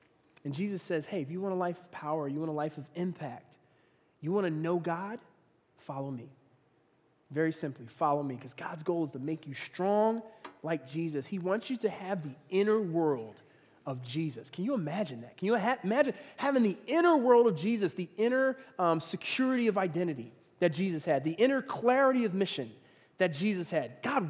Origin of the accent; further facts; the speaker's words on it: Philadelphia, Pennsylvania, United States; He lived in Pittsburgh, most of my growing up in Philly.